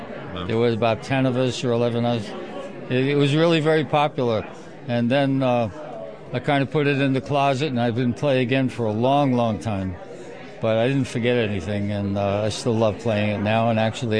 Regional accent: Bronx, New York, United States; now in Big Indian, United States; You might be very surprised to hear this, but I grew up in the Bronx. I went to public school 68

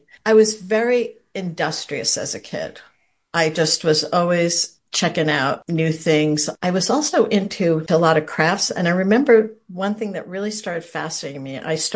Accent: Brooklyn, New York, United States; also born or lived in Oklahoma; Did I tell you I was born in Oklahoma? My dad was in the Army and my mom was there too. It would have been hard for me to be there without her. I was only there for 4 months and then we drove back to Brooklyn

